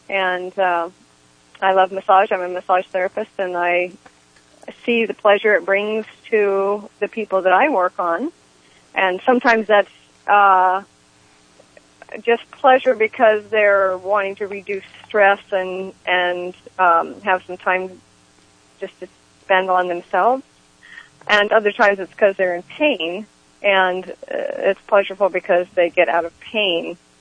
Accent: Ukiah, California, United States; I'm from Ukiah.

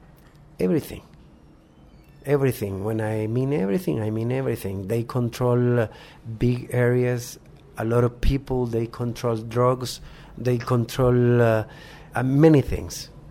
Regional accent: El Salvador; I am from El Salvador, and I was involved in a civil war several years ago.

